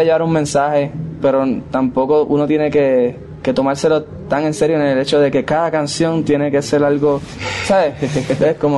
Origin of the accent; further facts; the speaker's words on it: Puerto Rico; como puertorriqueños somos súper, pues, somos calientes, como dicen, somos sexuales, venimos de la sal